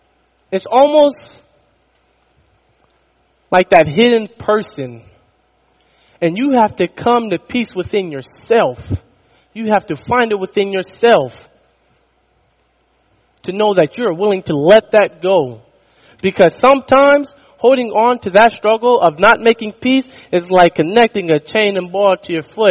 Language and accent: English; Sacramento, California, United States; now in Neoga, United States; I just told you I came from Sacramento, California, and I'm here in Neoga.